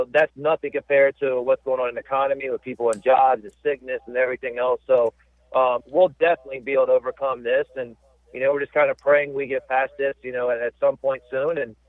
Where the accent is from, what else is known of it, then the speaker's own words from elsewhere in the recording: Virginia, United States; But I'm from Virginia, and, you know, I worked at Virginia, worked at Virginia Tech